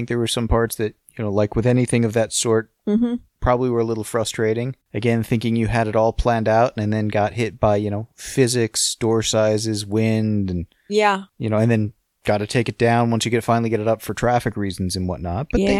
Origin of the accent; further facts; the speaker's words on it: San Diego, California, United States; I grew up in San Diego, which is a reasonably flat downtown.